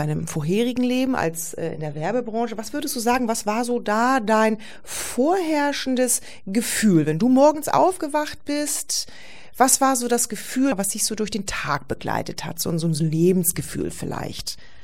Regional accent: Schleswig-Holstein, Germany; Ich komme aus dem Norden von Schleswig-Holstein und wir waren eine der ganz, ganz wenigen katholischen Familien.

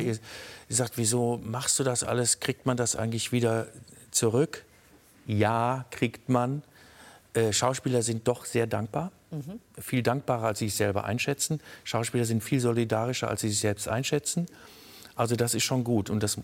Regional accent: North Rhine-Westphalia, Germany; ich komme aus dem Ruhrgebiet

